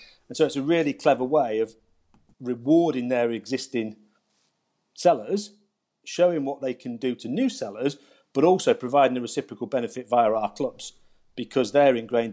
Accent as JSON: {"language": "English", "town": "Stoke-on-Trent", "region": "West Midlands", "country": "United Kingdom", "said": "You know, I'm originally from Stoke-on-Trent myself, so it's a club I know well."}